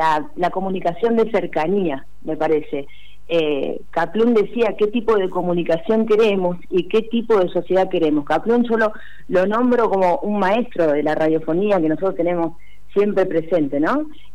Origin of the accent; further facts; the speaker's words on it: Rosario, Santa Fe, Argentina; moved away; soy de Rosario, hace 20 años que estoy